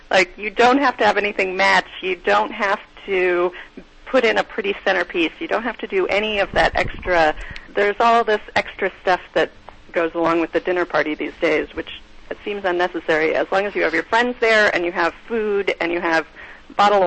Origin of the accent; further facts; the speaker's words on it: New Mexico, United States; Tamara and I are both happen to be from the Southwest. I'm from New Mexico.